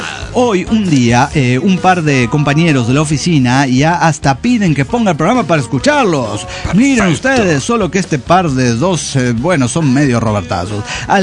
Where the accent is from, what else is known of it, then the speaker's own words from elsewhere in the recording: Jalisco, Mexico; now in Aguascalientes, Mexico; Con ustedes desde Aguascalientes, México. Bueno, yo en realidad soy de un pueblo de los Altos de Jalisco. Solo que, como todo buen foráneo, salí de mi tierra para estudiar.